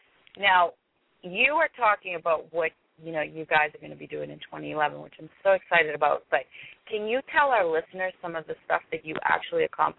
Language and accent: English; Lowell, Massachusetts, United States; I'm from Lowell. And I actually know Mickey Ward and Vicki Eklund and them.